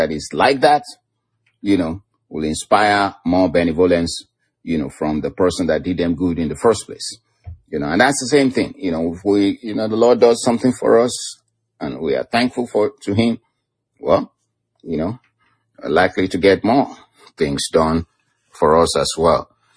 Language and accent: English; Nigeria; first language Yoruba; English is a second language; We got a proverb in my native language, the Yoruba language of Nigeria.